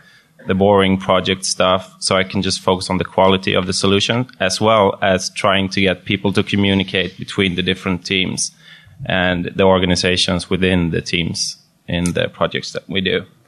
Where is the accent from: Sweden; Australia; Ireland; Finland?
Sweden; Hello, I'm from Sweden